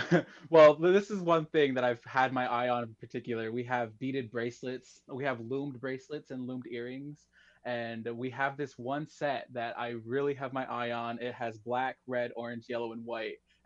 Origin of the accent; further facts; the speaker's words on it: Saint Paul, Minnesota, United States; now in Minneapolis, United States; I was born and raised here in the Twin Cities, specifically over Eastside St. Paul, but I currently live in Southside Minneapolis.